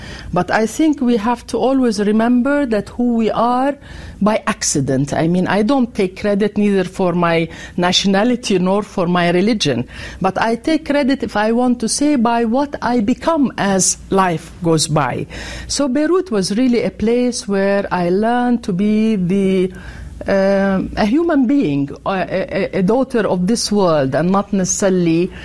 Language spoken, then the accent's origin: English; Damascus, Damascus Governorate, Syria; English is a second language; my mother is Syrian, and I grew up in Damascus, and my mother came from a sort of relatively rich family, and we lived in a beautiful house